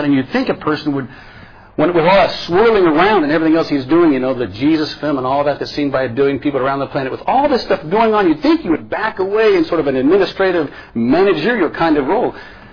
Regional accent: West Virginia, United States; Carl Levitt ran a funeral home in my hometown in West Virginia.

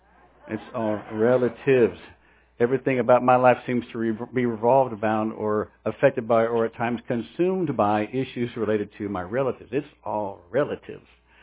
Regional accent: Texas, United States; I'm from Texas, and I think it's really cold out.

